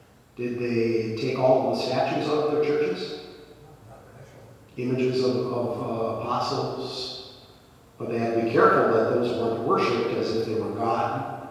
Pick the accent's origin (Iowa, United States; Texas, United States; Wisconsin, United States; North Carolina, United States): Wisconsin, United States; So I grew up that way in Wisconsin.